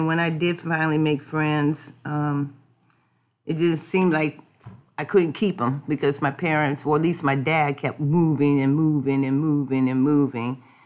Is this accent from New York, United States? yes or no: no; Cleveland, Ohio, United States; born there; I was born in Cleveland, Ohio in the year of 1955, December 6th. And I don't know anything about Cleveland, Ohio.